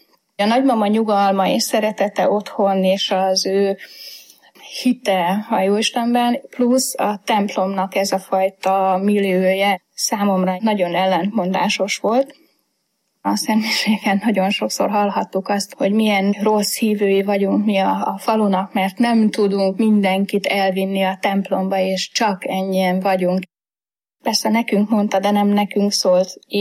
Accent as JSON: {"language": "Hungarian", "region": "Heves", "country": "Hungary", "tie": "born there", "said": "és egy hevesi kisfaluban születtem, még a szocializmus idején egy nagyon vallásos családban."}